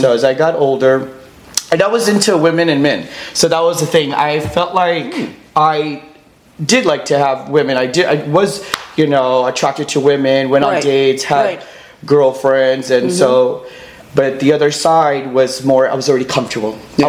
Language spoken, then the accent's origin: English; Downey, California, United States; LA, raised in Downey.